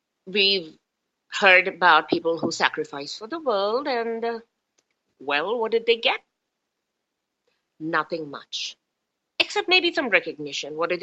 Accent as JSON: {"language": "English", "country": "India", "second_language": "English", "said": "And you know, I'm an Indian and Indians tend to talk fast."}